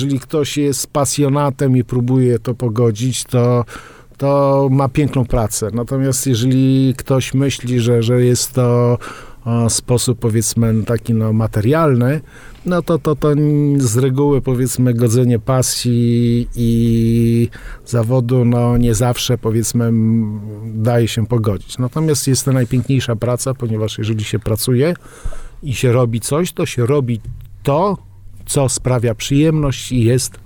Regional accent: Pisz, Warmian-Masurian Voivodeship, Poland; ja pochodzę z Pisza i mieszkałem nad rzeką Pisą i niedaleko było jezioro Roś

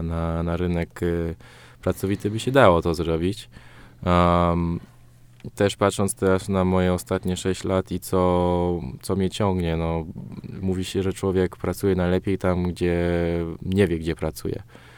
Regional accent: France; Także ona też miała okazję zagrać z kadrą Francji, bo my się wychowaliśmy w Francji.

